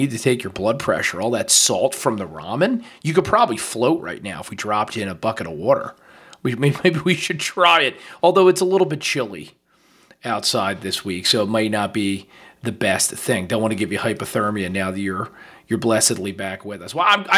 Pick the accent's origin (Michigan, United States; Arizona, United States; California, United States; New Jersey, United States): New Jersey, United States; we got to talk about New Jersey, because I'm from New Jersey, you know that, I love the Garden State